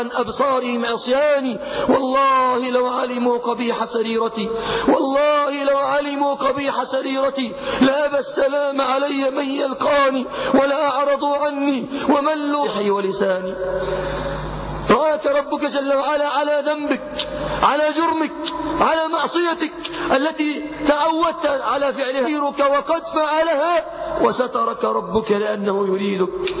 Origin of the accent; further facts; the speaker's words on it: Mansoura, Dakahlia, Egypt; احنا عندنا في المنصورة